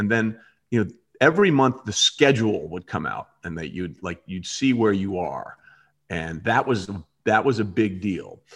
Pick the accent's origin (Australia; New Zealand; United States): United States; St. Louis, Missouri; I'm new here from St. Louis.